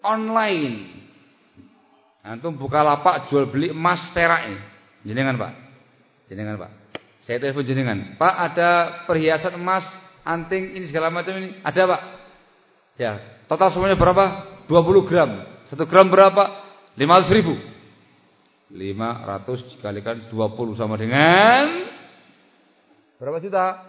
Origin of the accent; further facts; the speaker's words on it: East Java, Indonesia; Saya orang Madura.